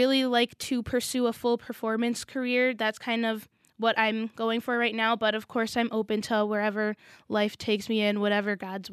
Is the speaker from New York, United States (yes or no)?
yes; Rochester, New York, United States; growing up as especially a high school musician in Rochester, I had a lot of opportunities to perform at Eastman